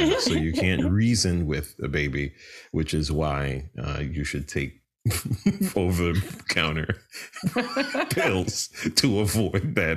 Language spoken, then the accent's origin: English; New York City, New York, United States; I was actually, I'm from New York City, and I too once spent my days after school getting people to register to vote before they were 18.